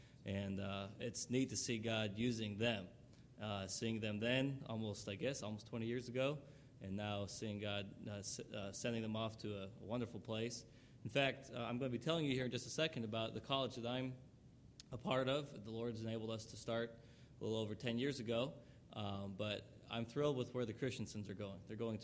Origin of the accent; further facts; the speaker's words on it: Wisconsin, United States; I'm from Wisconsin, and still am, and that's where they were from when they moved here to Kansas City.